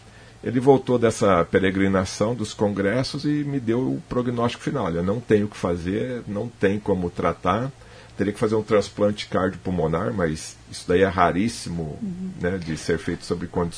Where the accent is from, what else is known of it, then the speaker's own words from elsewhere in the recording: Maringá, Paraná, Brazil; a gente é de Maringá.